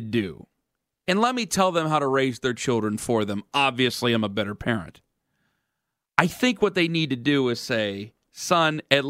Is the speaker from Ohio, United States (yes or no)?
yes; Cleveland, Ohio, United States; Like, I'm from the Cleveland area, okay? I'm from Northeast Ohio.